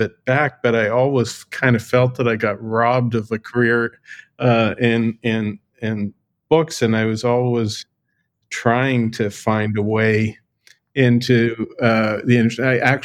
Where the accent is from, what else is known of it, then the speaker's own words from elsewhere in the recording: Edmonton, Alberta, Canada; But I grew up in Edmonton, Canada, where there weren't a lot of publishing companies.